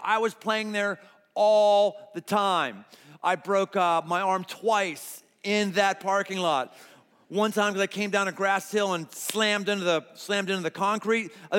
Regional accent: Pittsburgh, Pennsylvania, United States; I've never been a Catholic, but I felt I was a Catholic growing up because I grew up in Pittsburgh.

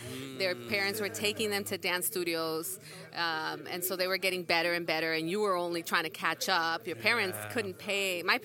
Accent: Los Angeles, California, United States; You know, I grew up in Boyle Heights. I knew like the community and the people, but I didn't have those connections

